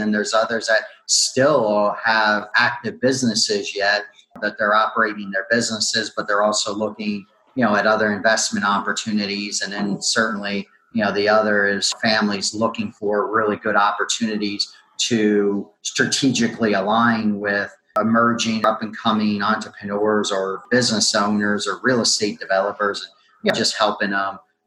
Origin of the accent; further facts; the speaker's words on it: Allentown, Pennsylvania, United States; So I grew up in the Allentown, Pennsylvania area. Most of my family is, you know, scattered throughout southeastern Pennsylvania between, you know, Allentown and Philadelphia.